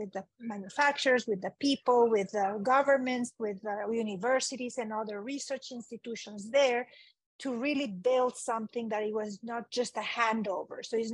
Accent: Honduras; also born or lived in Italy; I grew up in Honduras. I'm Italian by birth, but I grew up in Honduras

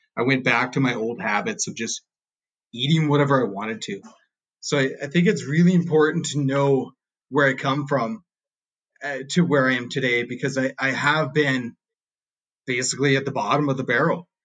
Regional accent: New Brunswick, Canada; So I grew up in a tiny little border town in New Brunswick, kind of pretty much poor all my life

